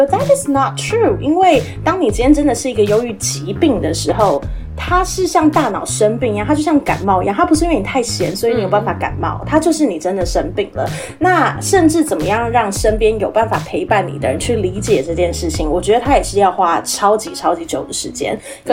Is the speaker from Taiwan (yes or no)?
yes; Taiwan; 就是医心理谘商在我生在台湾的经验里面